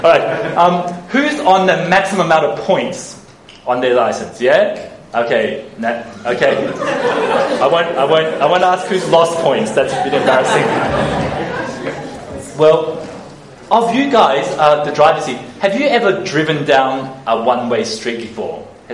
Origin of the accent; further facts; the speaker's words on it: Australia; also born or lived in Hong Kong; I was born in Hong Kong. I came to Australia when I was about 7, 8 years old because my grandparents wanted to escape the communists. And so we came to Australia.